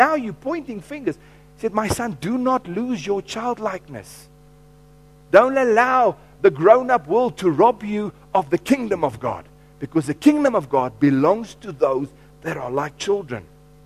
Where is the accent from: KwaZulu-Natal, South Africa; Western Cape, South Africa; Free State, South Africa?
Free State, South Africa; or my mother used to share with me, they used to hate visiting one aunt of hers. We grew up in the Free State.